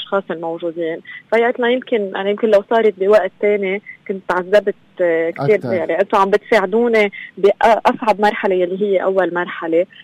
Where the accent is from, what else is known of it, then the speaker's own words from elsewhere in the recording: Lebanon; تعرف نحن كمان كلبنانيين كأنه هيدا قدرنا